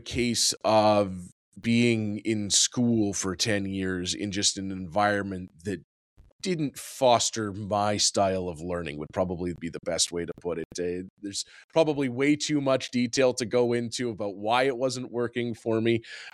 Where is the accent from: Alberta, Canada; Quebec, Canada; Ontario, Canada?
Alberta, Canada; Calgary; I'm from Calgary, Alberta.